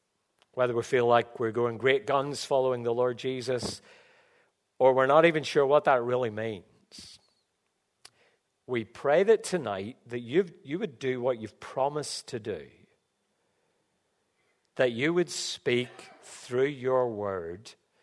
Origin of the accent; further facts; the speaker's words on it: Dublin, Leinster, Ireland; moved away as an adult; now in Australia; I'm from Ireland, lived in Dublin for 12 years before we moved to Australia in 2012.